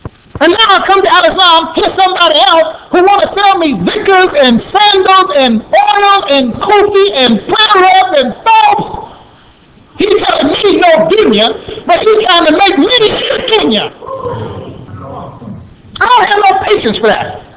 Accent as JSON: {"language": "English", "country": "United States", "said": "I'm an American. And I got a right to criticize my country, my government."}